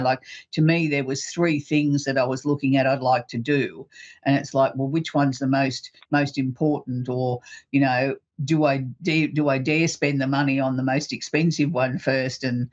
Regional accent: New South Wales, Australia; born there; So for me, even though I'm in Queensland, I was born in New South Wales, so I'm a New South Wales supporter, Blues through and through all the way.

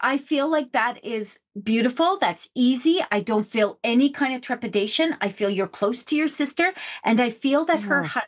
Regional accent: Canada; You can tell I'm Canadian.

